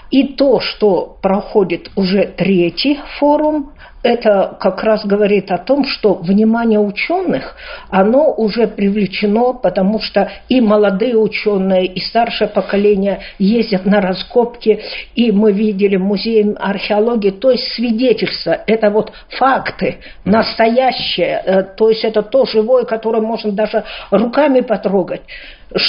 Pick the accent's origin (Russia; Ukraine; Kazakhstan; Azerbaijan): Kazakhstan; Вы кыргыз, я казашка. Да? Это наша прародина.